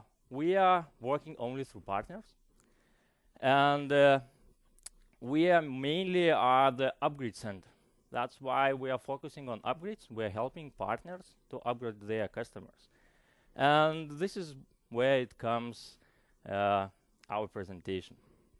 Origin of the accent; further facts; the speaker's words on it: Lithuania; English is a second language; From my surname, you know that I am not from Denmark. I hope that it's clear. I'm actually from Lithuania, a very nice small country.